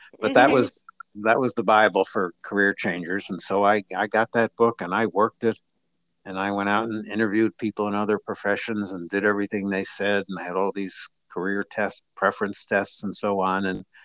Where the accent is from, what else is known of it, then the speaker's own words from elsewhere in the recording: New York, United States; So I was working in Springfield at the time, Springfield, Illinois. I grew up in New York